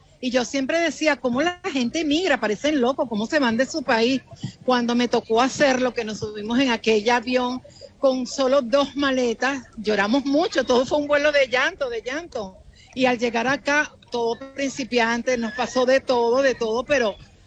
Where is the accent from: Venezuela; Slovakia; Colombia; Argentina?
Venezuela; somos los únicos venezolanos en el edificio